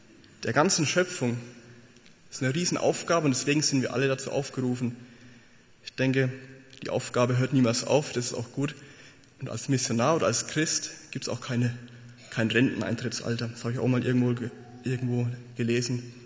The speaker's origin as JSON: {"language": "German", "town": "Würzburg", "region": "Bavaria", "country": "Germany", "said": "bei uns in der Gemeinde in Würzburg, wo ich herkomme ursprünglich"}